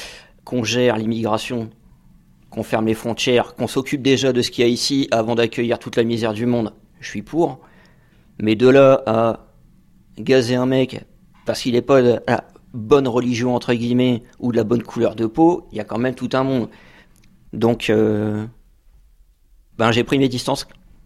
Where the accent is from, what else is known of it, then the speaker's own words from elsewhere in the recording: Calais, Hauts-de-France, France; also born or lived in Paris region / Lyon / Nice; 37 ans, donc ancien vendeur. J'ai grandi sur Calais pendant plusieurs années.